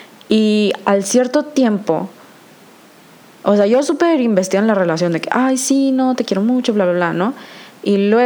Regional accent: Monterrey, Nuevo León, Mexico; tengo 21 años y soy de Monterrey.

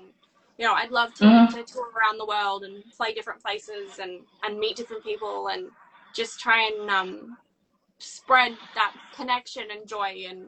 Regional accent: Australia; I'm Australian. I was born not far from where I am right now, actually, which is wonderful. Mm-hmm. I've lived in the same place my whole life

